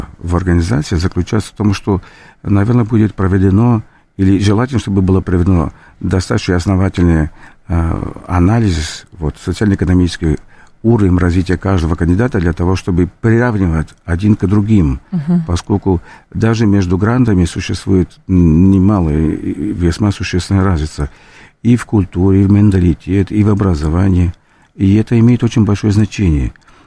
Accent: Rio de Janeiro, Brazil; Russian is a second language; moved away; я хотя и из Бразилии, из города Рио-де-Жанейро, но небольшой любитель футбола

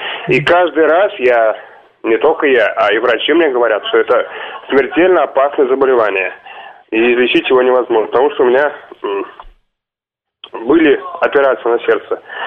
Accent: Nizhny Novgorod, Nizhny Novgorod Oblast, Russia; я из Нижнего Новгорода.

